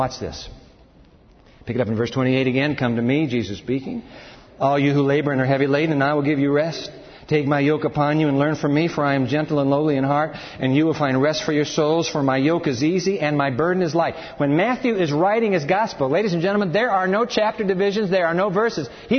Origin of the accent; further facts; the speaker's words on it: Japan; I climbed Mount Fuji when I was a kid and growing up in Japan.